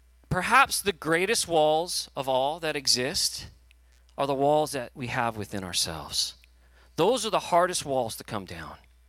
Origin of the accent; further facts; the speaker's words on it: Fresno, California, United States; Well, I grew up in Fresno, an hour south of Modesto.